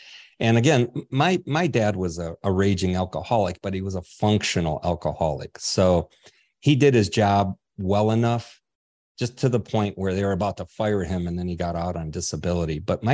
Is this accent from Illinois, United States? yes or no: no; Farmington Hills, Michigan, United States; I grew up in southeastern Michigan. I call it the ghetto part of Farmington Hills. We were like lower middle class.